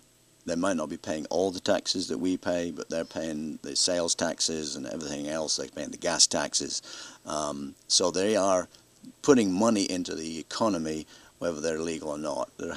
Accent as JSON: {"language": "English", "region": "Scotland", "country": "United Kingdom", "said": "In Britain, and I still have a great love and affinity for my home country, obviously, and will always do so, and my mother."}